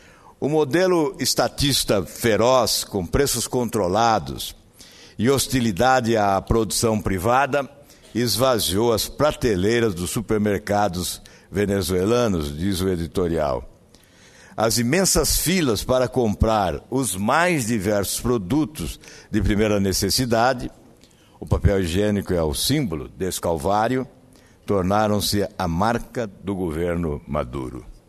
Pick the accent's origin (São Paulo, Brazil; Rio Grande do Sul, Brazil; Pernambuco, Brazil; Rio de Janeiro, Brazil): São Paulo, Brazil; born there; now in Paraná, Brazil; também sou paulista, emprestado ao Paraná, tenho o Paraná como terra adotiva, mas nasci no estado de São Paulo.